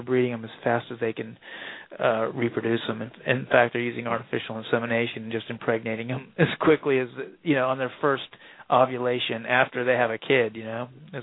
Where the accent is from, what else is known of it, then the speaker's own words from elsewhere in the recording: Orlando, Florida, United States; Yeah, I grew up in Orlando, so I know right where you're at.